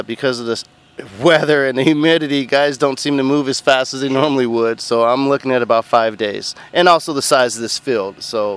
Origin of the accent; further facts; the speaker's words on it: Eugene, Oregon, United States; I am from Eugene, Oregon. I'm an Oregon Duck.